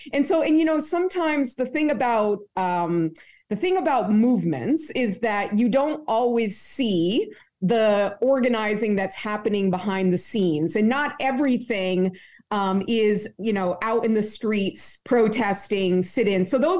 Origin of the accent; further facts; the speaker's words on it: Vermont, United States; No, I was born and raised in Vermont. I'm calling you from New York.